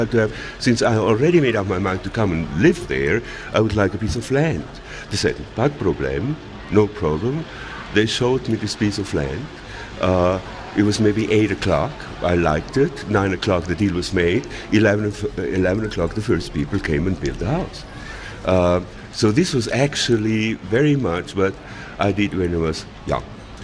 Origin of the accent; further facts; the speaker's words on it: Graubünden, Switzerland; growing up in Engadine, we only had to go to school for 7 months.